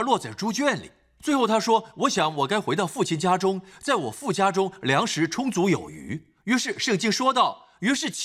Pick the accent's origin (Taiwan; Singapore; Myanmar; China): Singapore; 我们新加坡人最厉害的就是毫无情绪地说怎样。